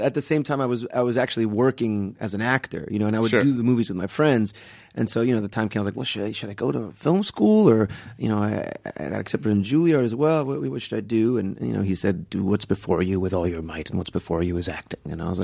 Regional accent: Kendall, Florida, United States; also born or lived in Palm Beach; So yeah, mostly South Florida. I was in Kendall

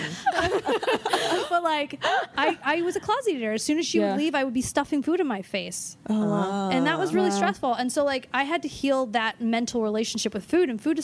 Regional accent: Los Angeles, California, United States; Okay. So I went to Wisconsin and I'm from Los Angeles.

